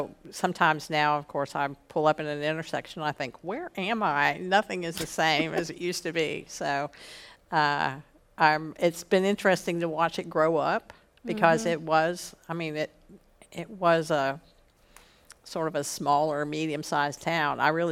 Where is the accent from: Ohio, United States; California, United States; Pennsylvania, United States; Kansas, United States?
Ohio, United States; Cincinnati; now in Nashville, United States; I grew up in Cincinnati, went to school at the University of Cincinnati, came to Nashville for a boy